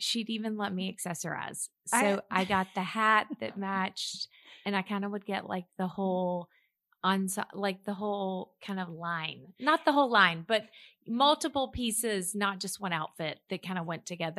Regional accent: Mobile, Alabama, United States; I'm from Mobile, Alabama.

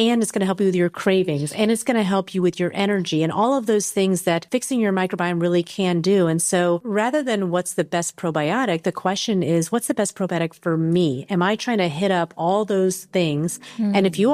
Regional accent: United States; Well, I grew up in the United States, but I'm Chinese.

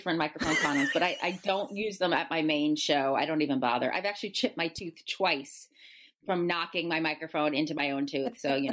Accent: East Coast, United States; I'm from the East Coast.

